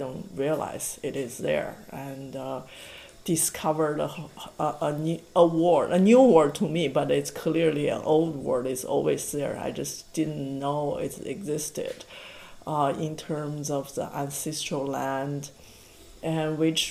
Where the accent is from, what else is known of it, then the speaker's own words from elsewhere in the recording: Shanxi, China; English is a second language; into Shanxi province where my hometown is